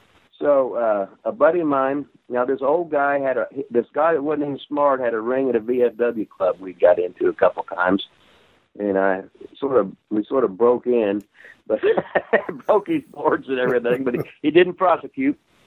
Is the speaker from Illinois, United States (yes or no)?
no; Seymour, Indiana, United States; at the high school where I grew up at in Seymour, Indiana.